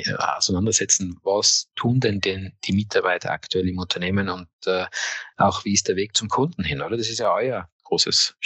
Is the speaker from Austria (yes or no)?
yes; Tyrol, Austria; dass wir uns als Tiroler, wir haben uns kennengelernt, ja, online über eine Online-Plattform